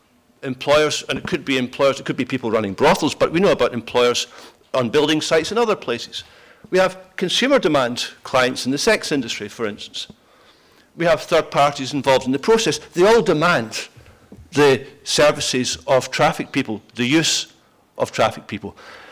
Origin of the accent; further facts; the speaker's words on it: United Kingdom; we're confused about sex as well. But that's what comes with being British, I think.